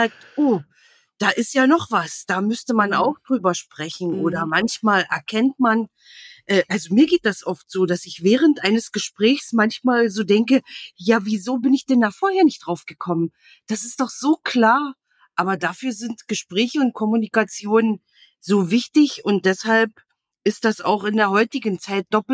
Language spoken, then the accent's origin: German; Lusatia, Germany; bei uns in die Lausitz guckt, ich habe auch mal überlegt, bei mir selbst, ich bin im Endeffekt damit aufgewachsen, dass um mich herum sozusagen Braunkohle abgebaut wurde